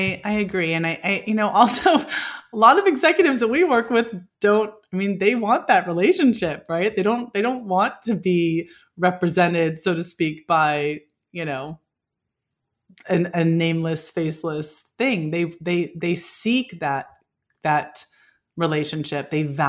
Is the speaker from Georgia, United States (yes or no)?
no; California, United States; I grew up in the Bay Area, and we crossed the Bay Bridge all the time, right? To go in and out of San Francisco to the East Bay to San Francisco